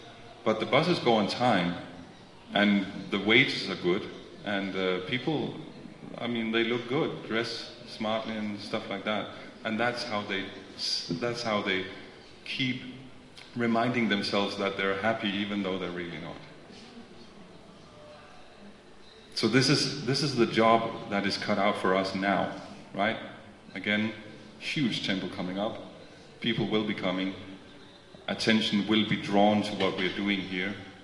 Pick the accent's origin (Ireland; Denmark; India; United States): Denmark; I'm from Denmark, which is probably as far as you can get away from Mayapur in terms of culture.